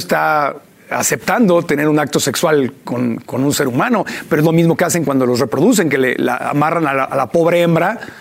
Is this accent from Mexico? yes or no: yes; Mexico; hay un beneficio como mexicana, como ser humano